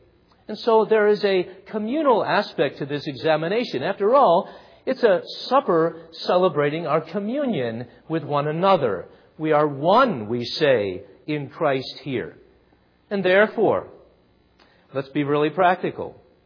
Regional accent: United States; Let's not just think here that we're, because we're American and that we're so independent of one another

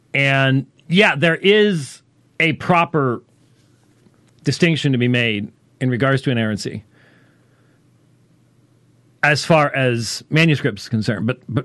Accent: Scotland, United Kingdom; This is almost a little bit too close for me as a Scotsman.

